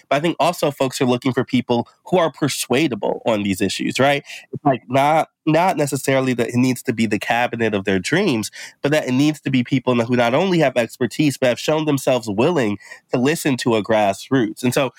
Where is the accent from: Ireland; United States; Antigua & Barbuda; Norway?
United States; Midwest; As a Midwesterner, I don't think we complain too much about not getting enough political attention.